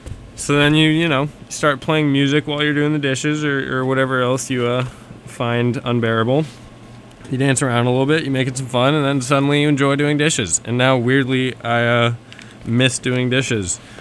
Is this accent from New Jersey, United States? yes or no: no; Berkeley, California, United States; This one goes out to my Berkeley peeps. I'm from Berkeley, California. I know probably some of you listening are as well.